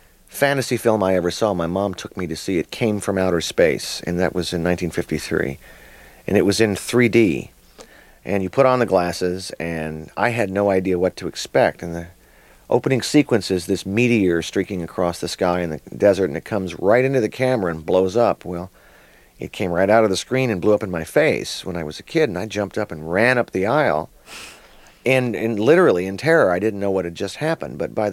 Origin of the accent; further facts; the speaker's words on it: the South, United States; I grew up with in the South with a bunch of tough guys and a bunch of hillbillies from the backwoods